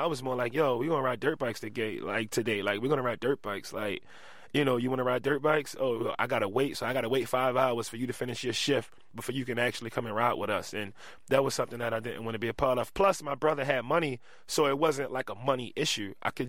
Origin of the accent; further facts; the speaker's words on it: Baltimore, Maryland, United States; Growing up in East Baltimore, it makes it pretty easy for me to get through the art world.